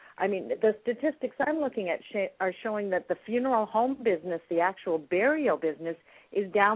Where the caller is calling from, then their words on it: Chicago, Illinois, United States; I'm calling from Chicago.